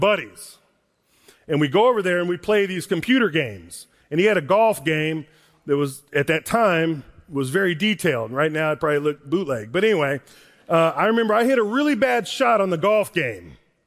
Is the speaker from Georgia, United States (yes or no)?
no; Kansas, United States; And I'm from Kansas.